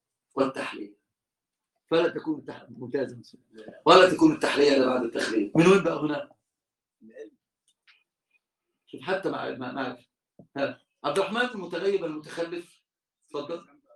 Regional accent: Egypt

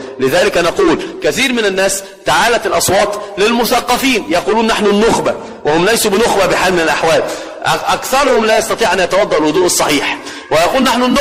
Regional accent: Upper Egypt, Egypt; والتمسك بكتاب الله عندنا في الصعيد أو في الأرياف أو في المدن

